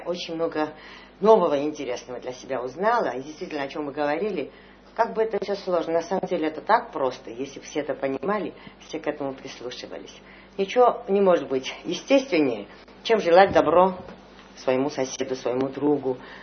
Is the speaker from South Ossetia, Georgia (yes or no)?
no; Tbilisi, Georgia; Я из Тбилиси